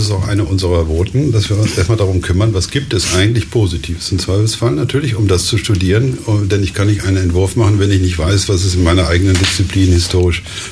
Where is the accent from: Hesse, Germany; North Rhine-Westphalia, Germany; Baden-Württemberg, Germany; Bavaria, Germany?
North Rhine-Westphalia, Germany; Ich komme aus dem Münsterland und da, wenn man in Münster gelebt hat